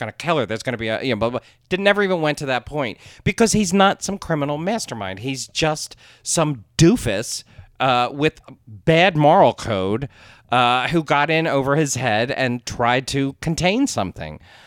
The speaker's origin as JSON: {"language": "English", "town": "Philadelphia", "region": "Pennsylvania", "country": "United States", "accent": "Philadelphia", "said": "I'm so aware of my Philadelphia accent that I have to be careful that I'm saying this correctly."}